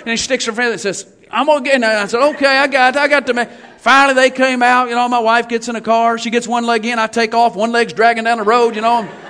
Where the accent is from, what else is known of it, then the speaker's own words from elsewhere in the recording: Kentucky, United States; moved away; I'm from Kentucky. I grew up there. I've been here now 4.5 years. I love it here.